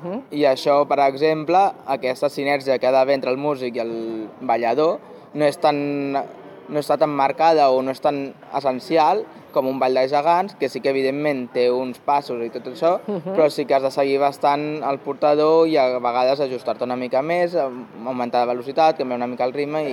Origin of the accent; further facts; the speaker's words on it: Barcelona, Catalonia, Spain; sóc del Poble Nou